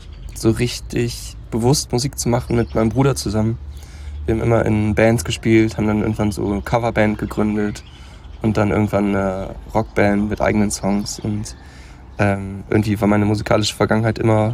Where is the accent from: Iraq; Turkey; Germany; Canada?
Germany; Achim, Lower Saxony; ich komme aus Achim, einer Kleinstadt bei Bremen.